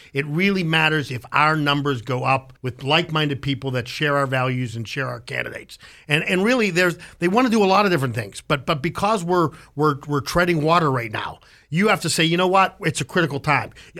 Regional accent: Pennsylvania, United States; We're from Pennsylvania. We're from the Keystone State.

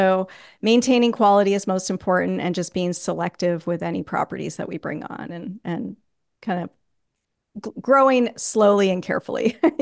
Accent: New England, United States; So yeah, I grew up in New England. I know what the snow is like.

